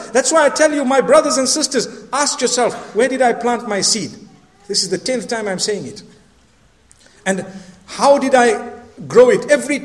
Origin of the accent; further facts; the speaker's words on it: Zimbabwe; Luckily, I come from Zimbabwe.